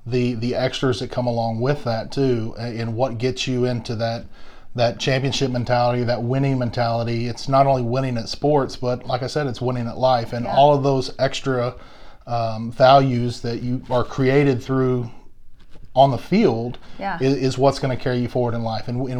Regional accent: Longview, Texas, United States; So originally, yes, ma'am. I'm from East Texas.

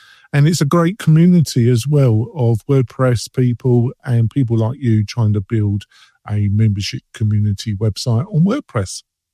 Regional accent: England, United Kingdom; accent: English; With my English accent and my buttoning, it's just enthusiasm.

